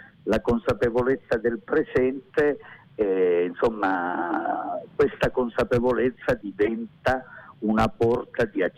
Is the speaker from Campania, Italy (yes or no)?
no; Calabria, Italy; accent: Calabrian; first language Calabrian; dove ho vissuto 45 anni della mia vita, e la Calabria, proprio perché il poemetto è scritto in dialetto calabrese, nella mia lingua madre